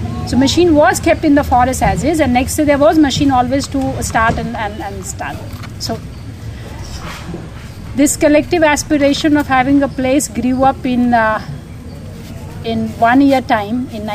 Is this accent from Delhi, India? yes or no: yes; Delhi, India; I come from Delhi and taught and brought up in a bit of a spoiled manner.